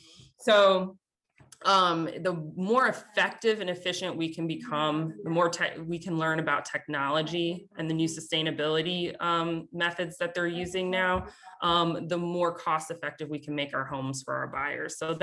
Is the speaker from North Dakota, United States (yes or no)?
no; Chicago, Illinois, United States; is a designer out of my hometown in Chicago.